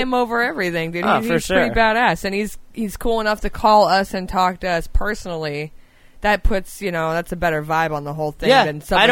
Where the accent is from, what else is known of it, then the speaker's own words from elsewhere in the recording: Sarasota, Florida, United States; Well, I was born and raised in Sarasota.